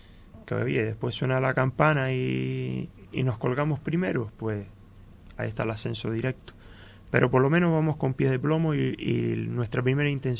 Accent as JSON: {"language": "Spanish", "town": "Sandía", "region": "Canary Islands", "country": "Spain", "tie": "born or raised there", "said": "mi niñez fue aquí debajo, en Sandía, y yo Sandía siempre lo llevo dentro, lo llevo en el corazón, porque claro, fueron 8 años viviendo aquí debajo, y fui criado aquí debajo"}